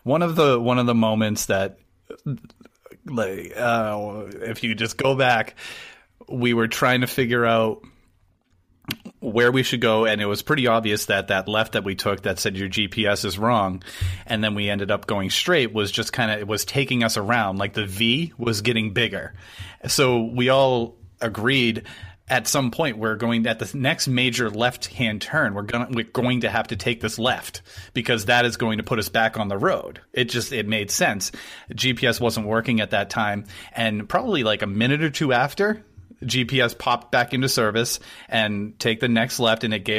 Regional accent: New Hampshire, United States; I grew up in New Hampshire.

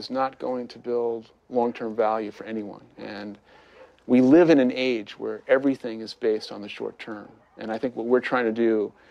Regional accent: Brooklyn, New York, United States; I'm this kid from Brooklyn. It never leaves me.

